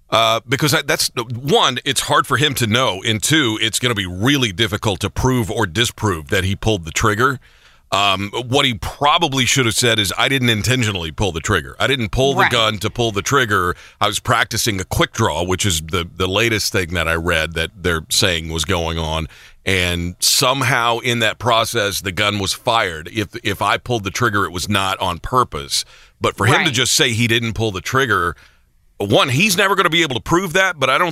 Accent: Oklahoma, United States; I'm a dumbass from McCurtain County

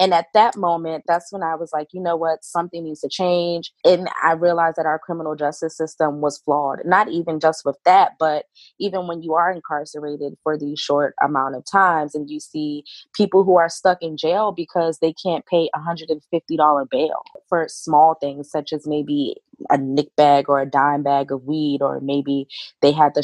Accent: Maryland, United States; Yeah, so I grew up in Maryland all of my life. I've lived in District 5 pretty much all of my life since I was about 9 or 10 years old.

